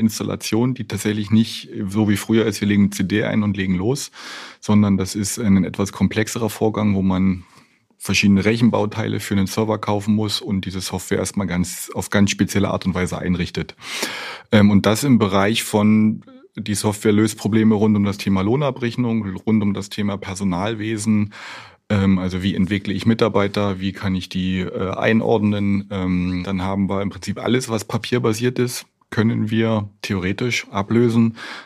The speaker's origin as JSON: {"language": "German", "town": "Cottbus", "region": "Brandenburg", "country": "Germany", "tie": "born there", "said": "geboren in Cottbus, was gar nicht so weit weg ist von dem Ort, wo wir jetzt hier sind."}